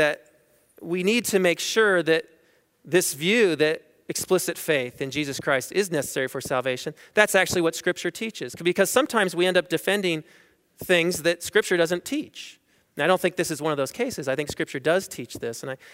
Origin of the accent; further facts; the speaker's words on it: Seattle, Washington, United States; No, I was born and raised in West Seattle.